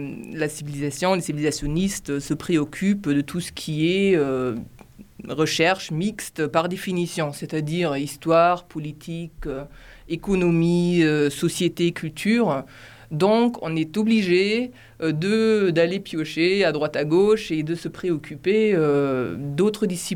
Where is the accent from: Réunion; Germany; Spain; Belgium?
Germany; French is a second language; Je suis allemande, donc j'ai fait mes études en Allemagne et en France aussi.